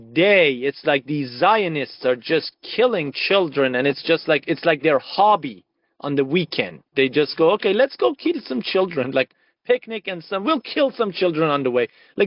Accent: Iran; when they would find out I'm from Iran, they would stop responding.

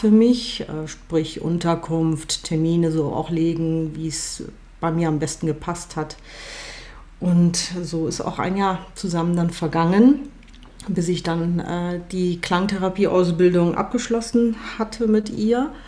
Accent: Cologne, North Rhine-Westphalia, Germany; now in Madrid, Spain; Ich bin gebürtige Kölnerin, aufgewachsen in einer italienischen Familie und 2005 bin ich dann nach Madrid gezogen.

